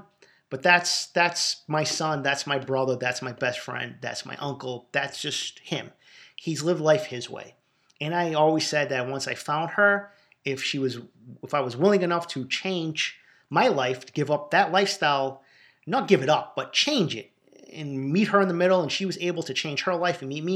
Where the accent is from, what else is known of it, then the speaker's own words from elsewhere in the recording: Boston, Massachusetts, United States; accent: Boston; I am very aware of my Boston accent. I knew when I was writing that I would come over to the podcast that people would be more aware of how I sounded.